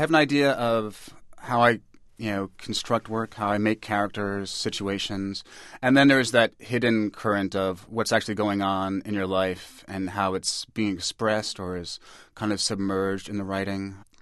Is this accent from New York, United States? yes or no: yes; New York, United States; I grew up in New York in the 70s